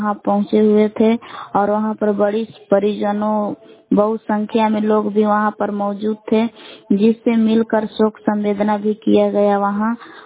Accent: Bilaw, Bihar, India; ग्राम बिलाव जिला कैमूर भगवान के निवासी हूँ।

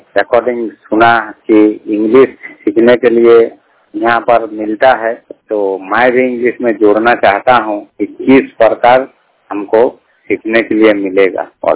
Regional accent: Dhanbad, Jharkhand, India; मैं राज्य झारखंड जिला धनबाद का रहने वाला हूँ। 100% ब्लाइंड बोल रहा हूँ

